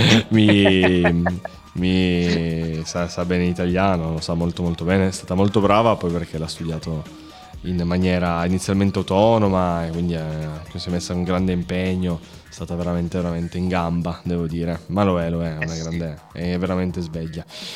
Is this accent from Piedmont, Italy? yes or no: yes; Turin, Piedmont, Italy; io sono di Torino, sono una grossa città, sono nato e cresciuto in una grossa città